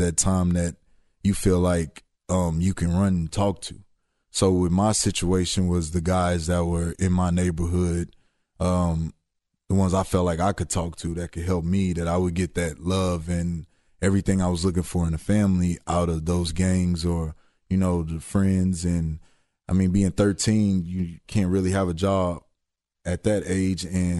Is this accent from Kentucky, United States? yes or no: no; Houston, Texas, United States; I was born and raised in Houston, Texas.